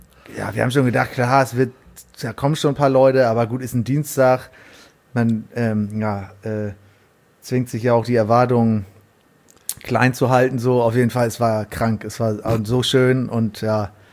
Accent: Hamburg, Germany; Und ich meine, ich bin in Barmbek auch aufgewachsen, ist ja auch nicht weit weg

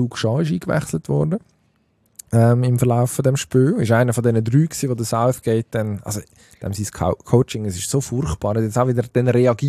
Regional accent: Switzerland; das haben wir jetzt als Schweizer gesehen

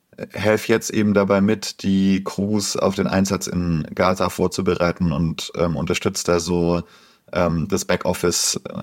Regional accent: Reutlingen, Baden-Württemberg, Germany; also ich komme aus Reutlingen, das ist 10 Kilometer weiter.

